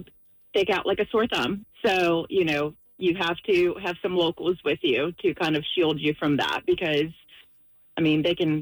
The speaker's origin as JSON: {"language": "English", "country": "Brazil", "lives_now": "United States", "said": "I'm originally from Brazil"}